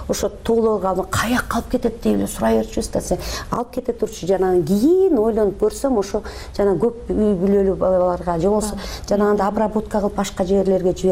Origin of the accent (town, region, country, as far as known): Naryn, Naryn Region, Kyrgyzstan; born or raised there